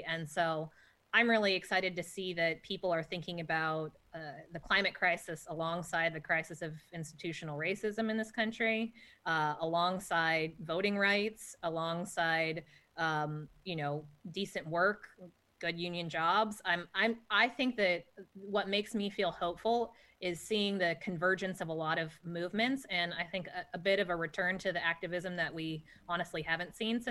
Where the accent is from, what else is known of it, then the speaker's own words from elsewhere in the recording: California, United States; I grew up in California, and it wasn't that we didn't have wildfires, but it's at a different scale now.